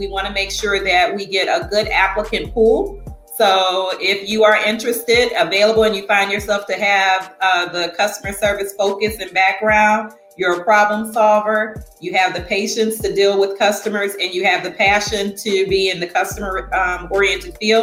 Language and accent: English; Detroit, Michigan, United States; also born or lived in Birmingham, Alabama; Well, I am actually originally from Birmingham, Alabama, but I call myself a product of Detroit, Michigan, hailing from Detroit because I did all of my schooling as a part of a product of the Detroit Public School System.